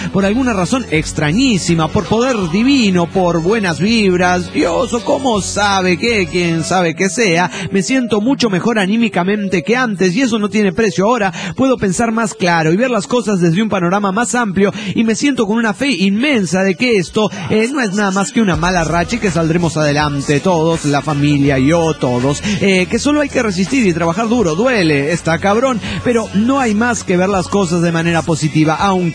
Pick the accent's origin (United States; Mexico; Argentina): United States; San Antonio, Texas; de San Antonio, Texas, Estados Unidos de Norteamérica.